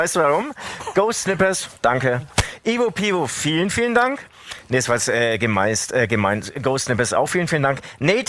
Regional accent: Bavaria, Germany; accent: Franconian; Gibt es das auch irgendwie so hier in Franken? Ich spreche zwar Fränkisch.

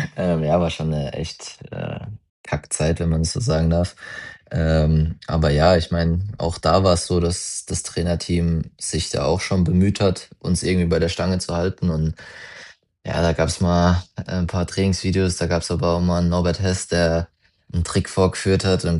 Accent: Mannheim, Baden-Württemberg, Germany; ich meine, ich komme ja aus Mannheim.

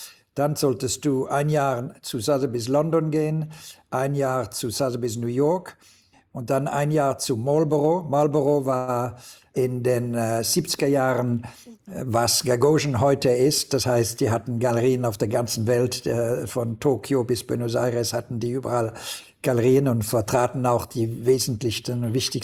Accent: Basel, Basel-Stadt, Switzerland; denn ich bin in Basel geboren und aufgewachsen.

